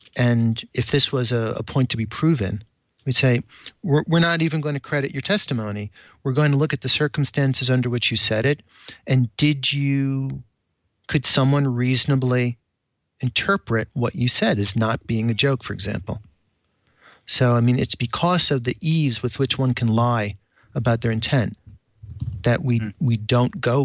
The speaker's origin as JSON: {"language": "English", "region": "New York", "country": "United States", "said": "Denise also points out that maybe as a New Yorker, I kind of understood his sarcasm more"}